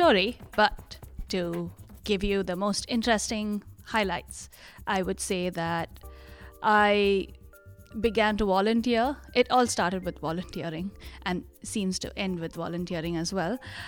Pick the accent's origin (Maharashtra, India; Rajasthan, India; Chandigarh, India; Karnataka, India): Karnataka, India; Bangalore; now in United States; I'm actually from India. The specific location that I come from is Karnataka. That's my state. And I'm from a city called Bangalore, which is the Silicon Valley of India.